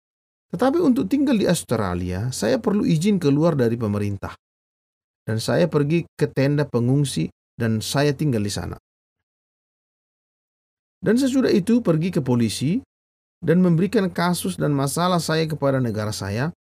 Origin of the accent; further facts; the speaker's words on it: Iran; Saya dilahirkan di Iran tahun 1975.